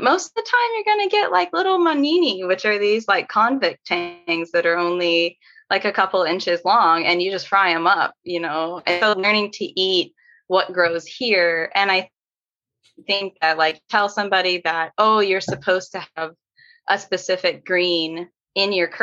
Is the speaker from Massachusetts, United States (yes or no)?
no; Missouri, United States; also born or lived in Thailand; I'm from Missouri originally. My grandpa's a cattle farmer.